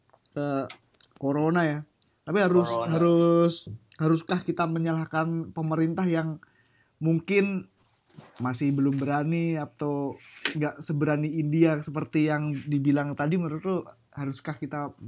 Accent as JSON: {"language": "Indonesian", "town": "Bandung", "region": "West Java", "country": "Indonesia", "said": "kita orang Bandung."}